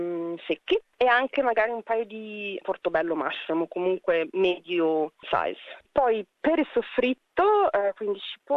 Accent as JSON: {"language": "Italian", "region": "Piedmont", "country": "Italy", "tie": "born or raised there", "said": "Però per me che sono cresciuta nel Monferrato, vicino alle Langhe, vicino a Alba, comunque ho dei ricordi bellissimi."}